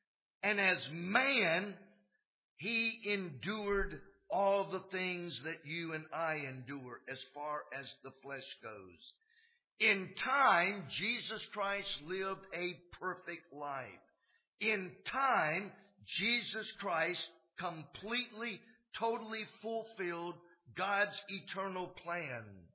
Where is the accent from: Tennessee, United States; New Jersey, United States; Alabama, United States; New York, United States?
Tennessee, United States; Clarksville; born there; But I was born on November 22nd. I was born in an apartment in Summit Heights, Clarksville.